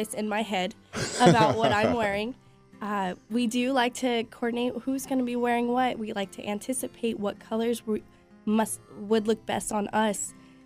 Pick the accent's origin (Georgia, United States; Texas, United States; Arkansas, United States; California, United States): California, United States; Arnold; I'm from Arnold, California.